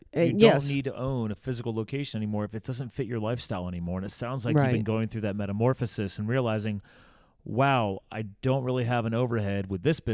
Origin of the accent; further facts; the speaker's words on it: Pennsylvania, United States; also born or lived in Flemington, New Jersey; I'm from here, so I can. I was born in New Jersey, actually, even though I grew up in Pennsylvania. So I was born in Flemington.